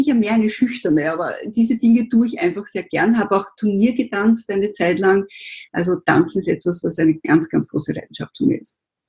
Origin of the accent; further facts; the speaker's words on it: Vienna, Austria; born there; Ich bin 52, bin gebürtige Wienerin